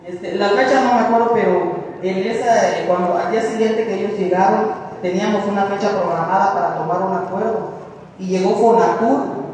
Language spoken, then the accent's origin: Spanish; Paraíso Nuevo, Mexico; Soy de Paraíso Nuevo y nosotros estamos aquí porque en sí, en Paraíso Nuevo, pues en sí sucedió un atropello